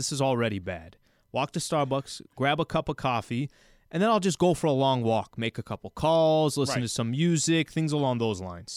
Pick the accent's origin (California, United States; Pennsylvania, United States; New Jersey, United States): California, United States; San Diego; I mean, I'm born and raised in San Diego